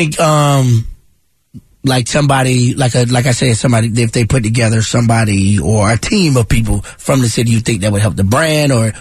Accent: Charlotte, North Carolina, United States; I'm from Charlotte where Michael Jordan is the owner of the Charlotte Hornets.

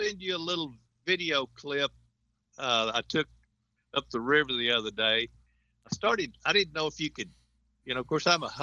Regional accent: Texas, United States; well, like I said, I grew up in South Texas. We had stock tanks, and we had, you know, we stocked them with those little hybrids.

